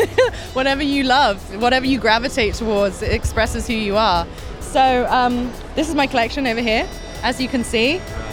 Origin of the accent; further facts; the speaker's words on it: England, United Kingdom; I'm English, and I feel like that's the way we dress because the weather's always changing.